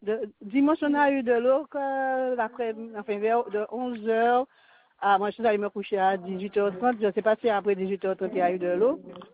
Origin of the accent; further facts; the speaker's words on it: Guadeloupe; mais on discute en tant que Guadeloupéen.